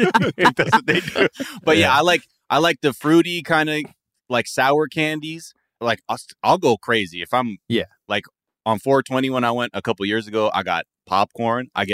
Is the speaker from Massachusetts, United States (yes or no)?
no; Los Angeles, California, United States; I never saw Twizzlers in the store growing up in LA.